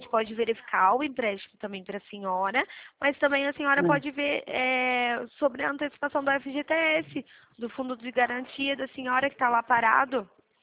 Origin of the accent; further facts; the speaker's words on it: Leme, São Paulo, Brazil; Sou de Leme, estado de São Paulo.